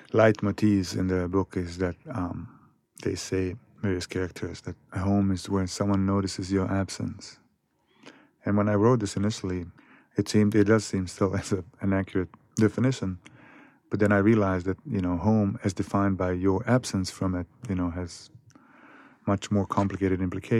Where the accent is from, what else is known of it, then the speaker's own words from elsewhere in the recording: Sarajevo, Federation of Bosnia and Herzegovina, Bosnia & Herzegovina; And Sarajevo, it is my hometown, you know, but when I go there, I have a tenuous relationship with it as home.